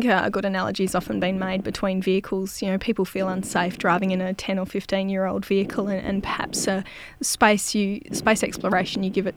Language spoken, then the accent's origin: English; Canada; With the dream as a Canadian citizen to going through the CSA program, or the Canadian Space Agency program.